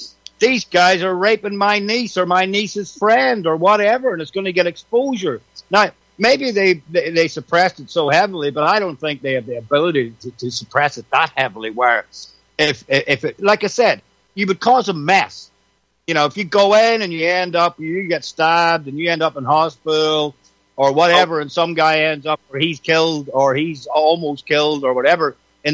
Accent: Northern Ireland, United Kingdom; This would not have happened where I grew up in Northern Ireland, I can tell you that.

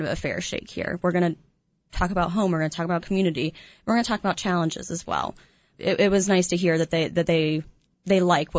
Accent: West Virginia, United States; You know, whenever I've told people I'm from West Virginia, is that near Richmond?

